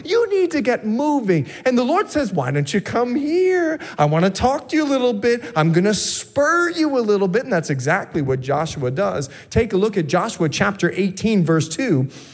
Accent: Bahamas; Now, I'm a Bahamian. I'm from the Bahamas.

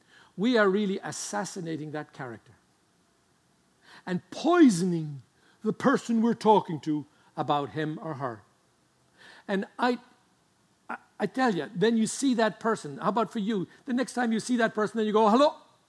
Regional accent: Ireland; I grew up in Ireland, part Catholic, part Protestant.

